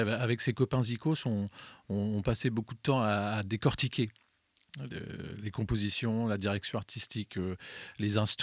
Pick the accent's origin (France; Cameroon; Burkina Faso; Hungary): France; Parce que j'estimais qu'écrire en anglais, quand on est français, c'était pas satisfaisant pour moi.